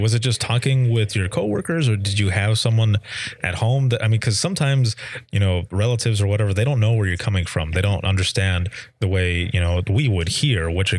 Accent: Michigan, United States; because I'm from Southwest Michigan. So we've got Lake Michigan right there.

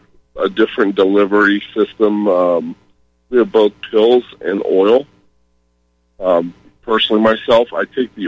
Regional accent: New Orleans, Louisiana, United States; I'm in Denver, but I am from New Orleans.

